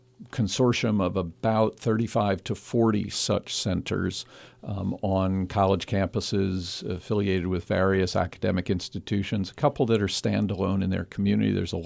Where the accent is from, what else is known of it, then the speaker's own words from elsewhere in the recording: Reading, Pennsylvania, United States; also born or lived in Fountain Hill; Actually, I was born in the Lehigh Valley. I was born at St. Luke's Hospital in Fountain Hill, and I grew up right outside Reading, did my college and seminary training here on the East Coast